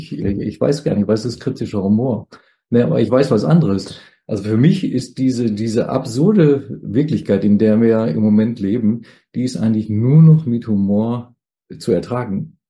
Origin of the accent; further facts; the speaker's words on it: North Rhine-Westphalia, Germany; Also ich bin ja ein Kind des Ruhrpotts